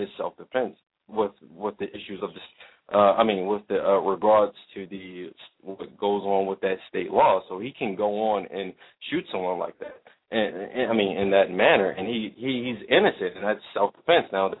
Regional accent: Baltimore, Maryland, United States; I'm from Baltimore.

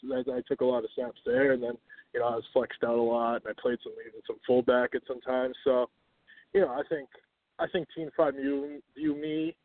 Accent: Reading, Massachusetts, United States; I'm from Reading, Massachusetts.

